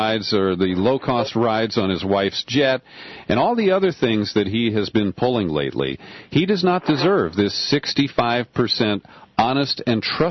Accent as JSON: {"language": "English", "country": "United States", "said": "And I don't want it because I'm an American too"}